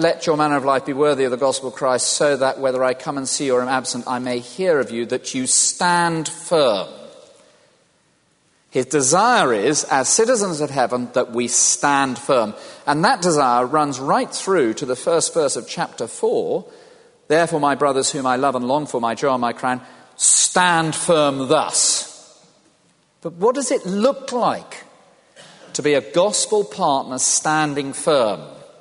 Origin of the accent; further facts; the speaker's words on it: Cromer, East of England, United Kingdom; born there; I was born in Cromer in a date which is none of your business.